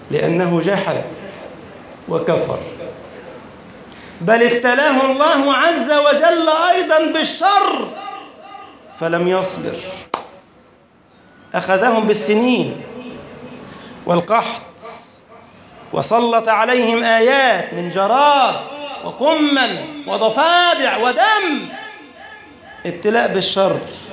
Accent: Egypt; وقف في بلدنا مصر وقال كما يحكي القرآن

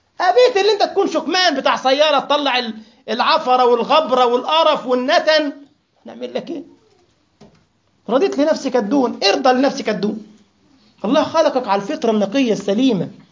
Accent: Egypt; ده عامل زي القرموط عندنا في مصر

